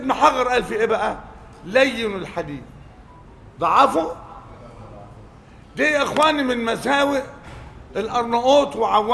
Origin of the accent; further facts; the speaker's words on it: Egypt; مش بتكلم عن انا مصري وبجامله